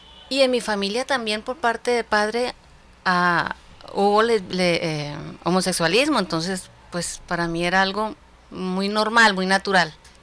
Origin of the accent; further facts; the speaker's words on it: Santa Marta, Magdalena, Colombia; Bueno, yo soy de Santa Marta